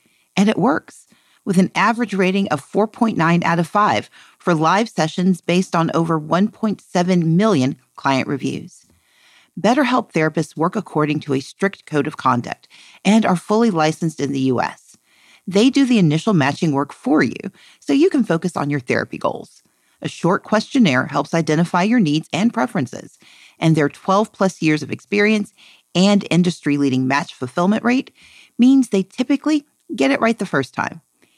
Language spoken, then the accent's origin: English; Mississippi, United States; also born or lived in Georgia; I'm from Georgia, grew up in Mississippi.